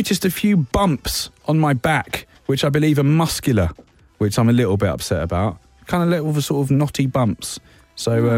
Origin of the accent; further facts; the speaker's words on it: London, United Kingdom; the aggro, like, hip-hop and garage communities that I was part of growing up in London.